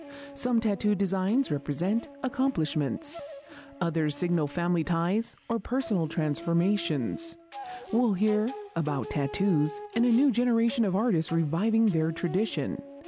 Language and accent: English; Isleta Pueblo, New Mexico, United States; from Isleta Pueblo.